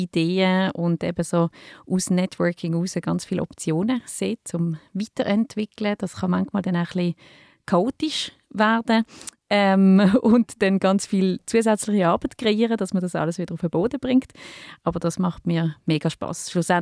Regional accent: Basel, Basel-Stadt, Switzerland; Ich komme von Basel, wie man an meinem Dialekt gehört. Ich bin in Basel aufgewachsen und wohne jetzt mittlerweile auch wieder mitten in der Altstadt mit meinem Mann und meinem Sohn.

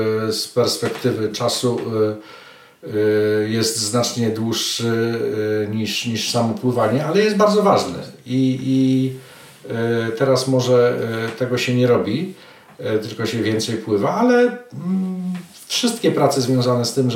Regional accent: Płock, Masovian Voivodeship, Poland; Pochodzę z Mazowsza, z Płocka, to jest moje rodzinne miasto.

